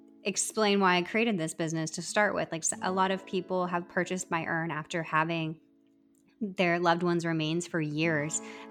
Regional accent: Arizona, United States; now in New York, United States; No, I'm originally from Arizona, and that was actually where I started Welkin to begin with. But then I moved out to New York.

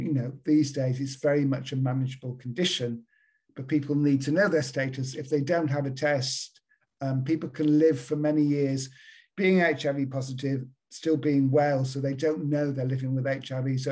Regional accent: Birkenhead, North West England, United Kingdom; When I was growing up in the 50s and 60s, I'm from Birkenhead in Merseyside

